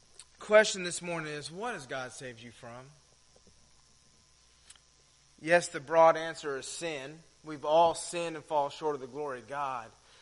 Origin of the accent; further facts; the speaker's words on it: Texas, United States; I grew up in Texas, and grew up in the rice fields